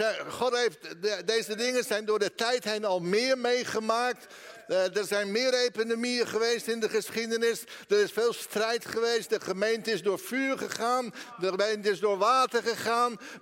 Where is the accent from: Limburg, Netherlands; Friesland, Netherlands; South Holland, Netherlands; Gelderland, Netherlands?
South Holland, Netherlands; The Hague; Ik ben geboren en getogen in Den Haag. En prachtige stad. Ik mis het soms wel.